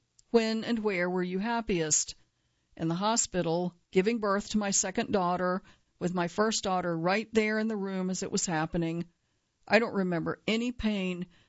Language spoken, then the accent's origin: English; New York, United States